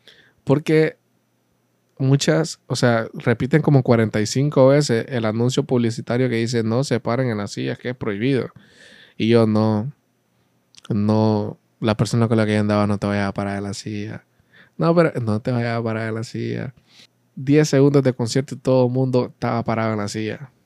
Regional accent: La Ceiba, Atlántida, Honduras; es que a La Ceiba le hace falta muchos lugares así. Definitivamente. Por eso es que dicen de que mi pueblito es un pueblito.

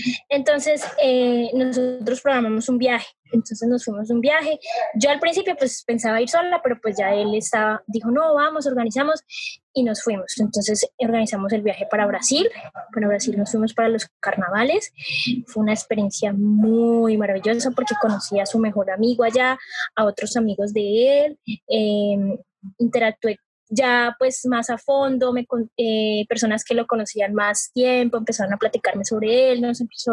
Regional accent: Colombia; Usted sabe que uno como colombiano uno se emociona y habla rápido

